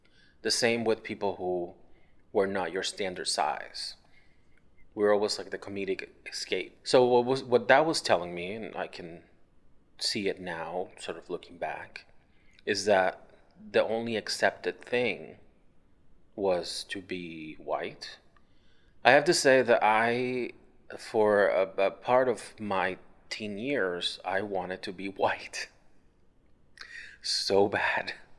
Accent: Puerto Rico; So growing up, I grew up in Puerto Rico, right?

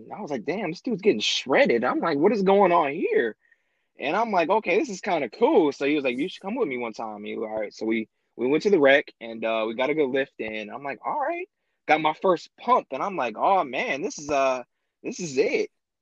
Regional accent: Ypsilanti, Michigan, United States; from Ypsilanti, Michigan.

